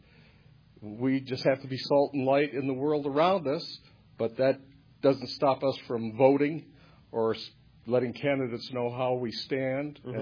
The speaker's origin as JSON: {"language": "English", "region": "Michigan", "country": "United States"}